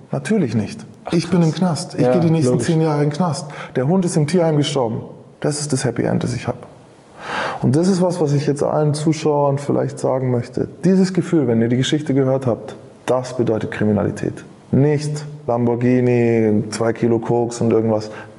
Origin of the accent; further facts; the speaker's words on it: Nuremberg, Bavaria, Germany; ich bin eigentlich Nürnberger